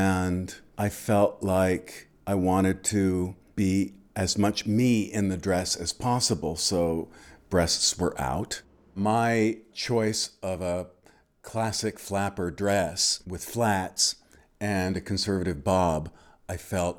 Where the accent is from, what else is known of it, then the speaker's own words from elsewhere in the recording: Wellesley, Massachusetts, United States; I was born and raised in Wellesley, and I was the fourth and last child of my mother, who had three husbands.